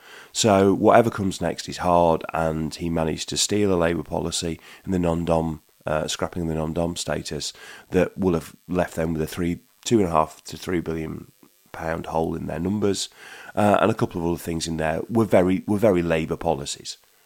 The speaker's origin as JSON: {"language": "English", "town": "Retford", "region": "East Midlands", "country": "United Kingdom", "tie": "born or raised there", "said": "when I was born and raised in Retford, which I was, I used to go on the Retford-Sheffield train all the time."}